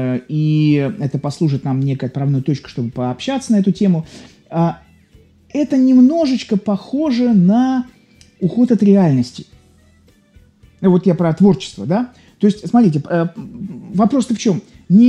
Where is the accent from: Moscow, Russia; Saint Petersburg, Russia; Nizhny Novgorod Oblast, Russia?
Saint Petersburg, Russia; я из Петербурга.